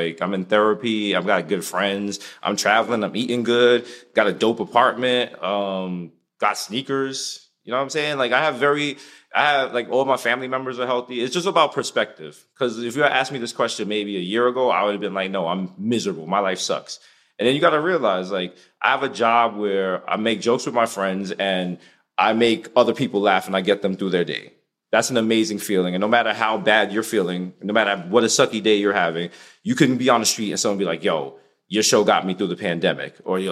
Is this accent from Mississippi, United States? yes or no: no; Bronx, New York, United States; We're like from the Bronx. Who knew we'd even have a TV show?